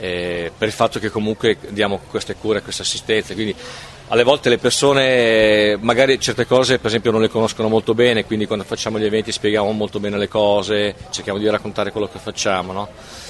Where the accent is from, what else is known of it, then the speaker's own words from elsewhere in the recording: Milan, Lombardy, Italy; Da dove vengo? Allora, vengo da Milano.